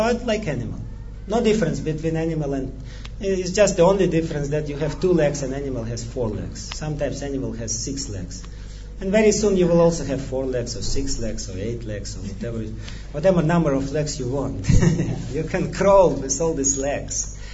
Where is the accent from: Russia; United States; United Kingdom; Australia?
Russia; I am from Russia.